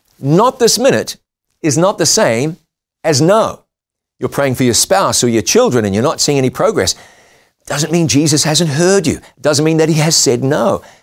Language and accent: English; New Zealand; I was in my home country of New Zealand with my son, with my family